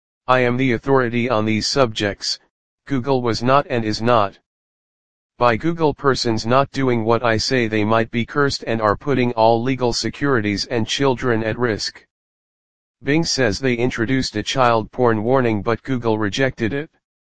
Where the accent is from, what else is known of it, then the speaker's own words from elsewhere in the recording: Canada; breaches to my freedom as a Canadian